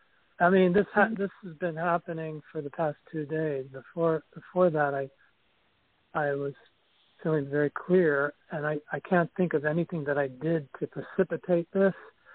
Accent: New York City, New York, United States; But usually I'm from New York City, you know.

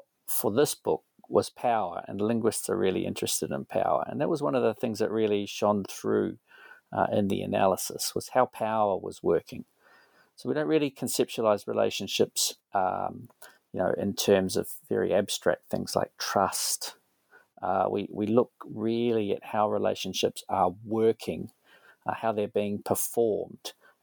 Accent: New Zealand; I'm a New Zealander

